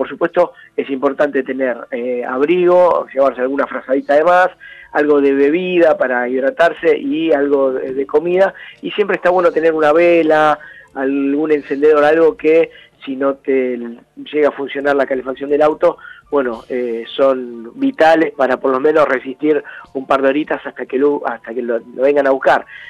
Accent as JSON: {"language": "Spanish", "town": "Río Gallegos", "region": "Santa Cruz", "country": "Argentina", "tie": "born or raised there", "said": "yo me crié por acá, yo me crié de chico, de chico... Me crié en Río Gallegos"}